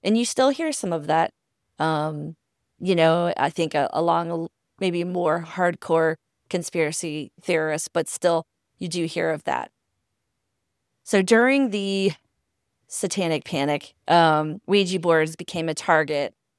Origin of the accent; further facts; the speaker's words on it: Southern US, United States; I grew up in the South, and I was raised in a Southern Baptist church, a rather progressive one, I would say, but still, you know, an evangelical church.